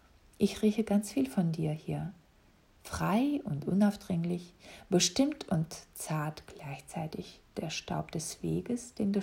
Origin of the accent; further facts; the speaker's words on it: Russia; also born or lived in USSR; Aufgewachsen in der UdSSR und später in Russland, in der Perestroika-Zeit, in der Familie der armen Intelligenz, ich wusste ganz genau mit meinen 24 Jahren, gute Parfums passen nicht in mein Budget.